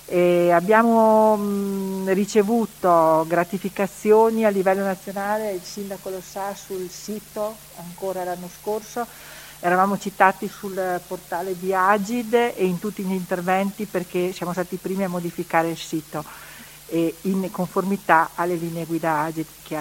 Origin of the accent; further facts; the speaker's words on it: Riva del Garda, Trentino-Alto Adige, Italy; io sono di Riva, resto di Riva, sarò sempre una rivana